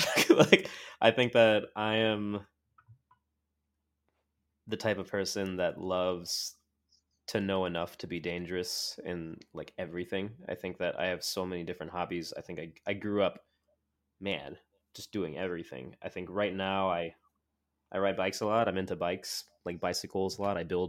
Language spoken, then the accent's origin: English; Montclair, New Jersey, United States; I grew up in Montclair, New Jersey, which is a pretty nice part of New Jersey. I'm not going to front. It's suburban, nice.